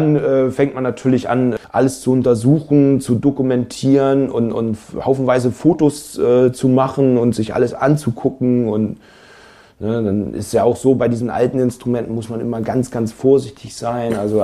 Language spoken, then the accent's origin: German; Hanover, Lower Saxony, Germany; moved away; Ja, also ich stamme ursprünglich aus Hannover.